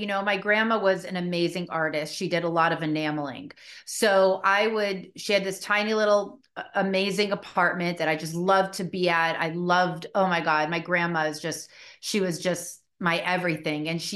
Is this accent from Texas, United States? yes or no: no; Malibu, California, United States; You know, I grew up in Malibu, and my backyard was the beach. So, and Malibu at the time when I grew up was just like a cute little beach town.